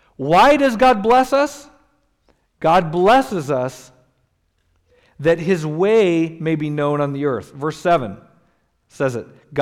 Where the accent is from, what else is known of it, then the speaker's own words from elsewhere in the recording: Colorado, United States; I grew up in Colorado, so I use lots of Rocky Mountain illustrations.